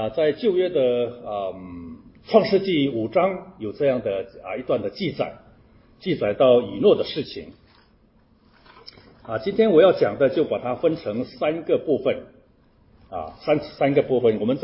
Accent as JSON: {"language": "Chinese", "country": "China", "said": "一般我们中国人起的名字都是比较吉利的，尤其是传统的中国"}